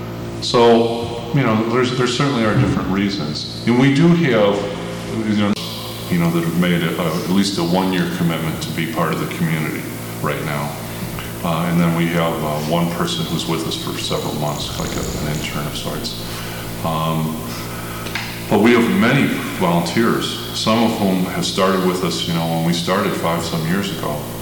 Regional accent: Chicago, Illinois, United States; It's much more devastating to see than New York or the northern cities, you know, that I'm familiar with growing up in Chicago.

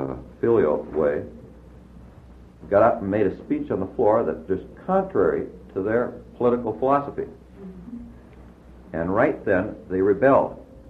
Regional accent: Nerstrand, Minnesota, United States; the people in the church I grew up in Nerstrand, Minnesota, too

